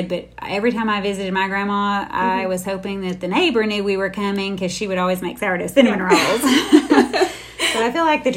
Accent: the South, United States; For me, I grew up in the South, so this feels like home.

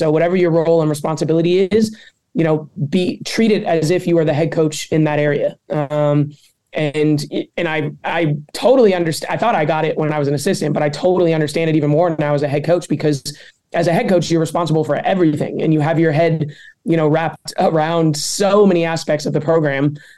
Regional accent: Detroit, Michigan, United States; I'm from Detroit, so it's just who I am, blue collar, gritty

